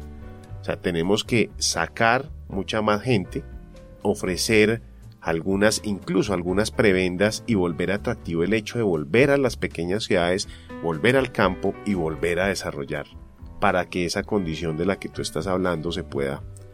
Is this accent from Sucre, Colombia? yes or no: no; Bogotá, Colombia; Nosotros perdimos, por ejemplo, los que somos bogotanos, rolos.